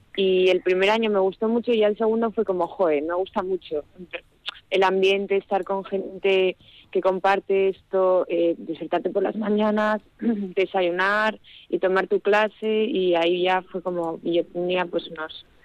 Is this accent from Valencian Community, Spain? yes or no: no; Izarra, Basque Country, Spain; yo empecé pues en mi pueblo bailando un poco con las niñas que había en el pueblo en algunas clases que se daban